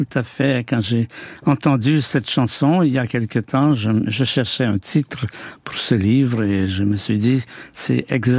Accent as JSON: {"language": "French", "region": "Quebec", "country": "Canada", "tie": "born or raised there", "said": "Au Québec, près de Montréal, ouais. Un endroit qui s'appelle le lac Saint-Louis."}